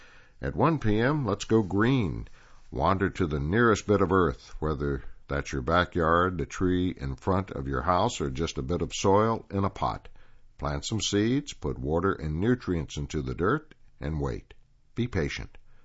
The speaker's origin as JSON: {"language": "English", "region": "Istanbul", "country": "Turkey", "second_language": "English", "said": "I am Turkish, my roommate is Armenian, and we're both from Istanbul."}